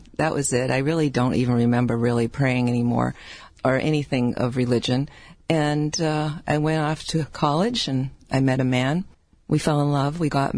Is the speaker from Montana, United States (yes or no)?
no; Peabody, Massachusetts, United States; I grew up in Peabody, Massachusetts